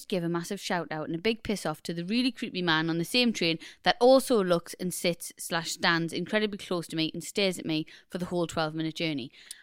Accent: Newcastle, North East England, United Kingdom; I'm originally from Newcastle, but the better side of the river.

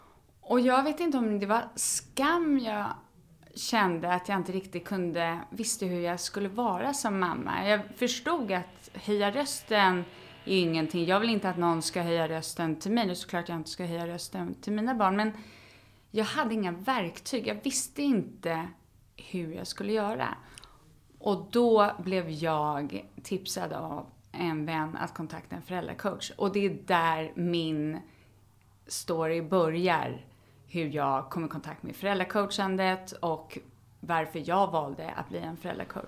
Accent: Stockholm, Stockholm County, Sweden; Vi växte upp här i Stockholm, har två syskon, mamma och pappa

